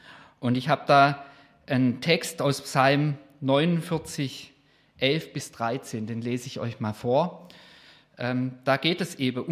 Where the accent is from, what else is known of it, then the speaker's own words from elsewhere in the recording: Villingen-Schwenningen, Baden-Württemberg, Germany; Meine Heimat ist viel in Schwenning.